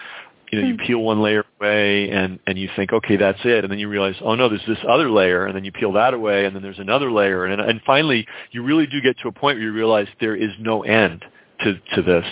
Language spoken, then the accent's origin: English; New York City, New York, United States; I'm from that part of the world, and I grew up in New York City. Bronx.